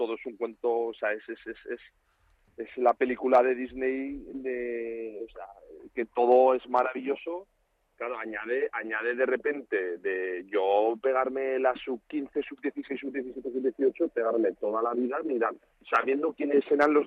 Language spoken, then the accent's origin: Spanish; Spain; soy español, apasionado del fútbol